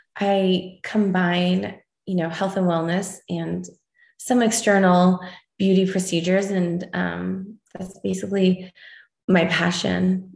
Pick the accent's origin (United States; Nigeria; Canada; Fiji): Canada; I'm originally from Canada